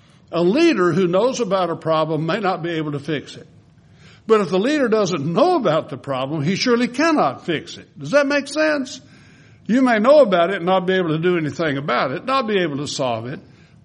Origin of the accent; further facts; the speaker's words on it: Winnfield, Louisiana, United States; I grew up in Wynn Parish. Okay, so they had their own little collection of sayings, right? Winfield, my hometown.